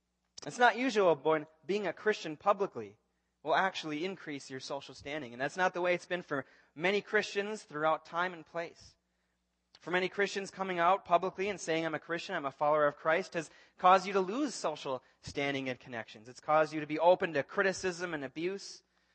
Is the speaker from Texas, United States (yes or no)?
no; Blaine, Minnesota, United States; I grew up in Blaine, and I went to Madison Elementary just down the road.